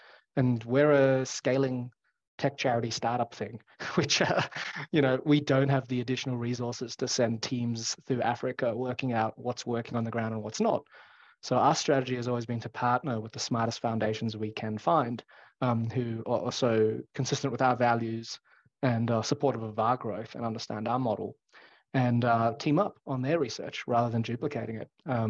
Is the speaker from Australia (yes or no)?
yes; Australia; So while I'm Australian and I care about Australia